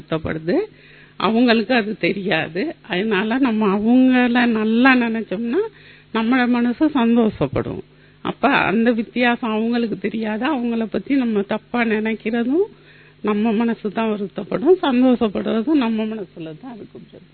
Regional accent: Sri Lanka; first language Tamil; I am from Sri Lanka. Tamil.

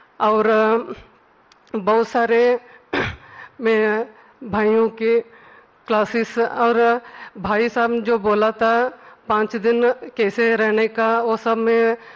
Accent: Karnataka, India; मैं कर्नाटक से आई हूँ।

